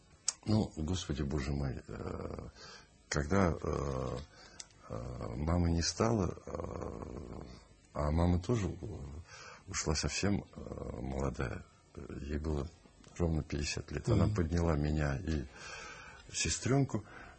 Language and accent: Russian; Saint Petersburg, Russia; Вот я помню в детстве, еще в Ленинграде, два фильма запали в душу.